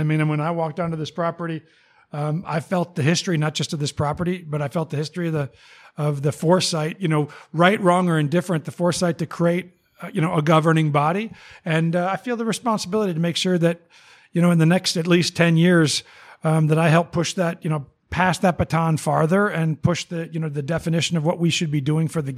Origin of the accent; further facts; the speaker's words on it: Naperville, Illinois, United States; as a Chicagoan, as a Naperville guy, to see Chicago Golf Club, it hit me.